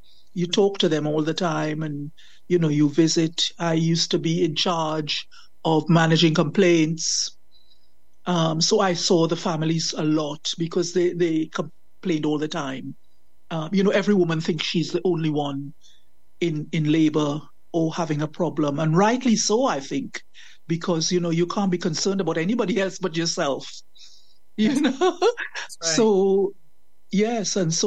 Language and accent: English; Trinidad & Tobago; moved away as an adult; now in United Kingdom; I am a Windrush veteran. I came in from Trinidad and Tobago in 1969 to start nursing and I've been here ever since. I married a fellow Trinidadian